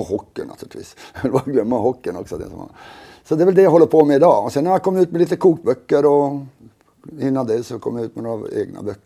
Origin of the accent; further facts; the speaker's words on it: Kiruna, Norrbotten County, Sweden; Jag är född i Kiruna. Så man var mycket ute i naturen och fiska och jaga och också ända från barnsdomen liksom.